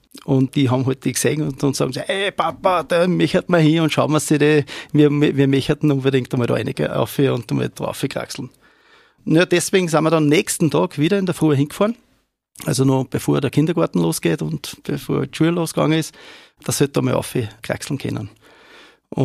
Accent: Upper Austria, Austria; born there; ich bin ein gebürtiger Lernharder und wohne seit ewigen Zeiten in St. Oswald bei Freistadt

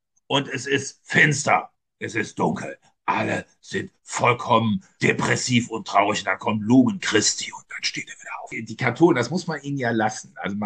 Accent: Mönchengladbach, North Rhine-Westphalia, Germany; In Mönchengladbach, also in Rheid, in dem Kaff, wo ich herkomme

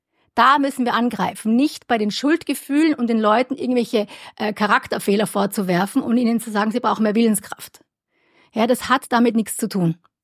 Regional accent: Kitzbühel, Tyrol, Austria; ich bin ja aus Tirol. Also aus Kitzbühel und da gibt es ein berühmtes Skirennen.

